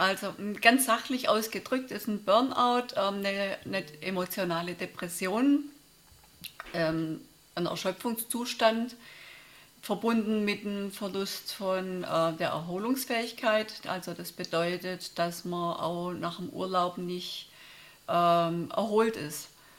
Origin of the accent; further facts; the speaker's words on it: Reutlingen, Baden-Württemberg, Germany; ich komme aus Reutlingen und arbeite seit ein paar Jahren auch als psychologische Beraterin